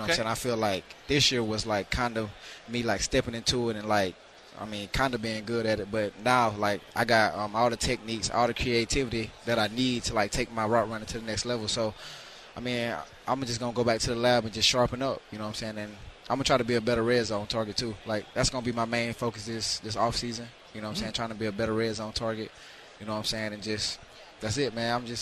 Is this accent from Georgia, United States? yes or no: yes; Georgia, United States; So, actually, I'm from Georgia, so I'm going to watch it with my family.